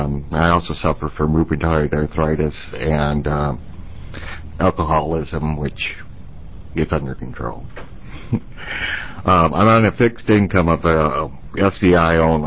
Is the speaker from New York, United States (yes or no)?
no; Tigard, Oregon, United States; I'm from Tigard, Oregon.